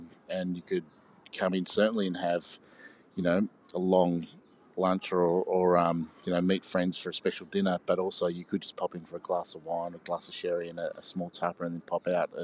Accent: Cordoba, Andalusia, Spain; also born or lived in Barcelona; If you go to Cordoba, they have this, which is my hometown where my family's actually from, even though I was born in Barcelona.

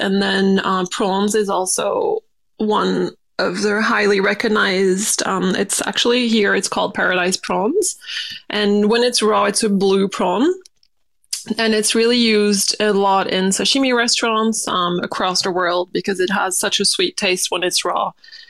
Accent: New Caledonia; And I grew up in New Caledonia, so it's a French island

